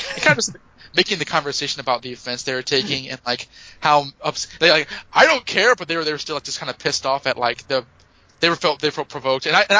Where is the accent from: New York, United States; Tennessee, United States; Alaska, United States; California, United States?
Tennessee, United States; Nashville; I grew up in Nashville, Tennessee